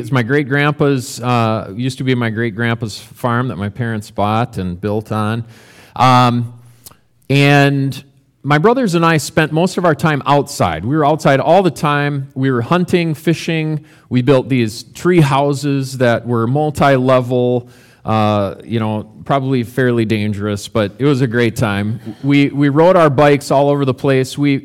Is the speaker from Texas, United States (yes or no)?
no; Minnesota, United States; So I was born in Minnesota … There were no girls in my family, just five boys. Grew up out in the country. It used to be my great-grandpa's farm.